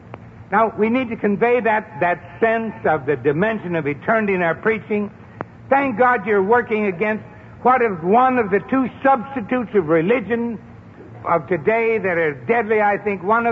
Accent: New England, United States; accent: New England; Well, you don't get that in my New England accent and the French, but being interpreted, it means this.

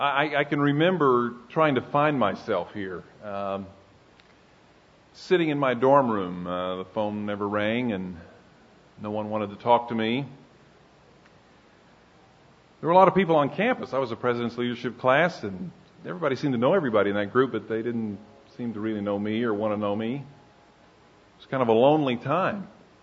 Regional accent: Broken Arrow, Oklahoma, United States; Broken Arrow had about 8,000 people, came to OU, it was three times the size of my hometown, kind of felt overwhelmed, you know.

